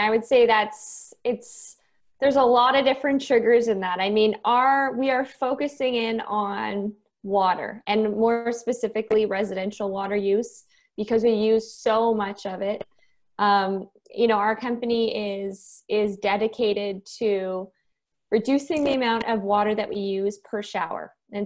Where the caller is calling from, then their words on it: Toronto, Ontario, Canada; and I am calling in from Toronto